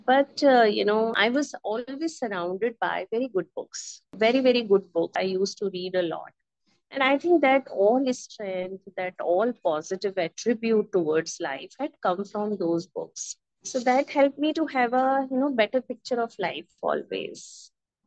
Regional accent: Jhansi, Uttar Pradesh, India; born there; I was born in Jhansi, which is a very small town, and it is known for Jhansi Ki Rani.

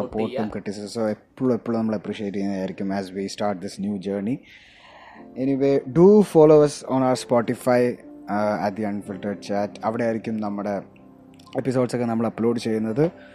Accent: Riyadh, Riyadh Province, Saudi Arabia; നമ്മൾ റിയാദിൽ ജനിച്ചു വളർന്നു 18-19 വർഷം അവിടെ ജീവിച്ചു

